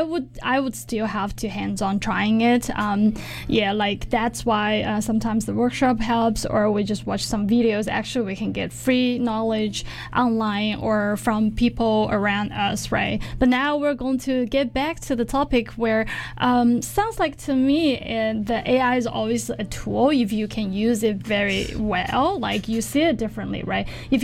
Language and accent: English; China; English is a second language; I grew up in China, and our educational system was very competitive